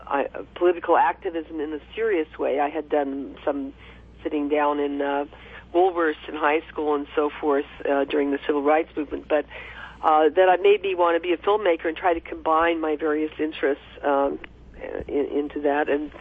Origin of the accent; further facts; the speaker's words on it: Denver, Colorado, United States; I came from a family that was more of a management-type family, and I grew up in Denver, which is not known to be much of a labor city.